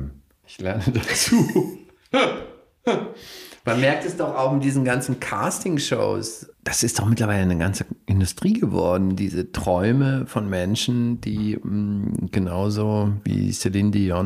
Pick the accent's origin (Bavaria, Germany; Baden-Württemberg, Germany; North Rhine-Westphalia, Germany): Bavaria, Germany; komme ich ja aus Bayern oder bin zumindest in Bayern aufgewachsen